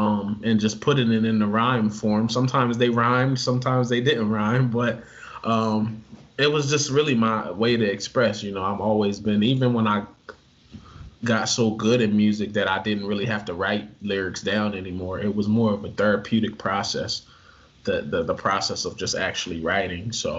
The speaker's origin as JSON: {"language": "English", "town": "Wilmington", "region": "Delaware", "country": "United States", "tie": "born or raised there", "said": "So I grew up in Wilmington, Delaware. Born and raised there"}